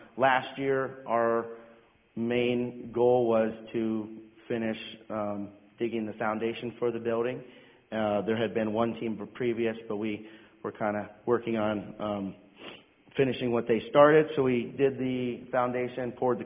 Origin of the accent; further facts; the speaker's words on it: Ulysses, Pennsylvania, United States; I'm from Ulysses, PA, so not too far away.